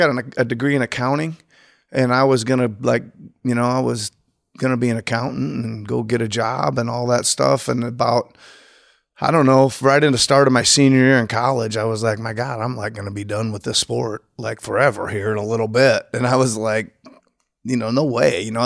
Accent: Iowa, United States; I got offered a head coaching job in college, in my home state at Grandview University, a little NAIA school.

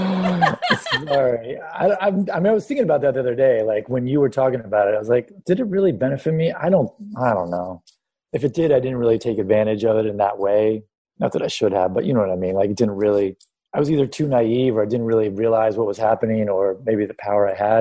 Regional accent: Los Angeles, California, United States; also born or lived in San Diego; so I was born in San Diego. But when I was little, my family moved to Los Angeles when we were young. Maybe I was maybe 3 or 4, somewhere in that range.

